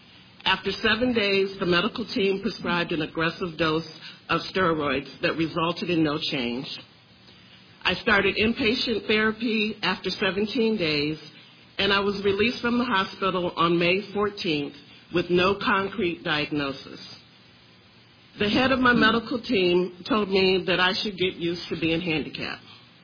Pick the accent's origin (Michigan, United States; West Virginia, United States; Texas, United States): Michigan, United States; I'm from Michigan.